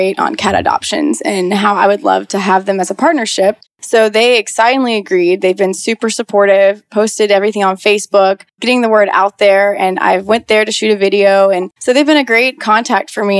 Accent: Atlanta, Georgia, United States; also born or lived in Savannah; I was born and raised in Savannah, moved to Atlanta when I was about 9. I've been here ever since.

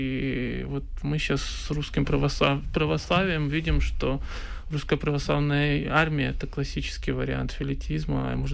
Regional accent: Kyiv, Ukraine; Я на самом-то деле, если брать, я вообще киевлянин

